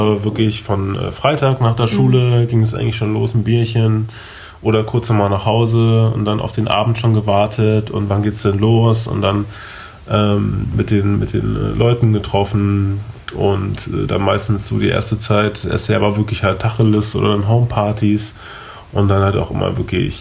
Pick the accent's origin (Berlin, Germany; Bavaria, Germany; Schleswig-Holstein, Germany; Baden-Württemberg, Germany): Berlin, Germany; ich bin gebürtiger Berliner, bin auf ihr aufgewachsen, geboren und aufgewachsen.